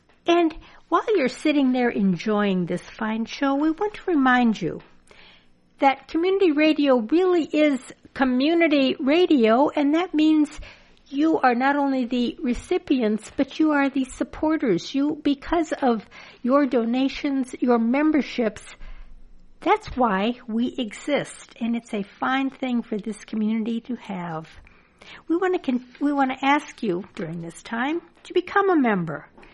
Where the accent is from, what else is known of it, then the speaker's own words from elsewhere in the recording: Wisconsin, United States; because I grew up in Wisconsin, I figured that was kind of like, that was official.